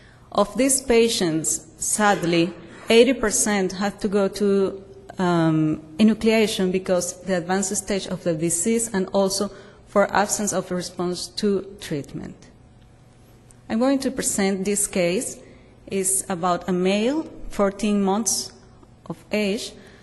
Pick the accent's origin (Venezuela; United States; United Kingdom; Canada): Venezuela; English is a second language; As Dr. Abelardo said, I come from Venezuela.